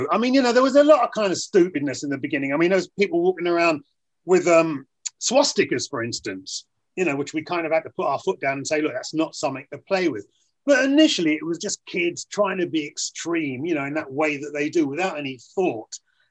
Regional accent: United Kingdom; I'm a child of Windrush, man. You know, so I'm growing up and I'm looking to Jamaica because that's the land of my parents, but, you know, I'm not Jamaican. I've grown up in the UK.

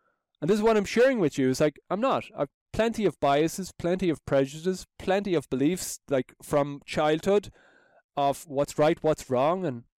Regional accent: Ireland; growing up in Ireland, Roman Catholic

